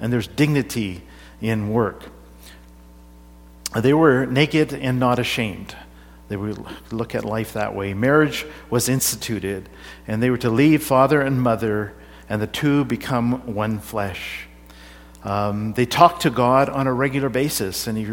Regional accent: India; now in Canada; I know this was a real issue when I came from Canada, from India to Canada. It was not easy. It was like a culture shock

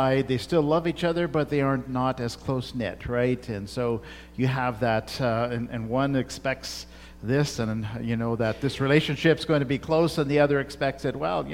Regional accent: India; I'm brown on the inside and white on the outside. And so, I bring that, and I can't help but bring that, right, to this relationship because I grew up in India.

